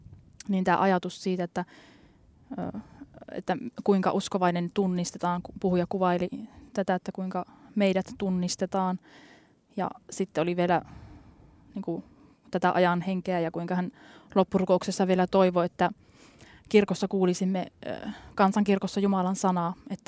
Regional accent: Ranua, Lapland, Finland; itse olen Ranualta kotoisin ja meillä ranualaisilla on ollut vastuutyövuoro

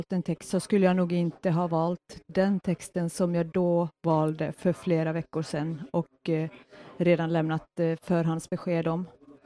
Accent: Pyhäjoki, North Ostrobothnia, Finland; de sommarmöten som hölls i Pyhäjoki för ett år sedan. Det var i min hemort.

